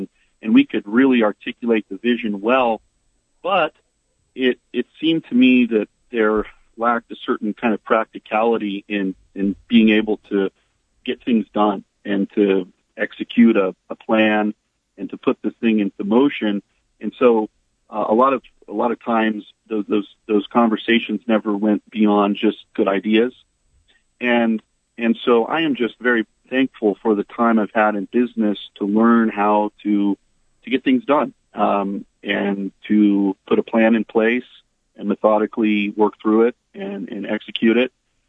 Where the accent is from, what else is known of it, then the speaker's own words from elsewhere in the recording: Fort Scott, Kansas, United States; I grew up in Fort Scott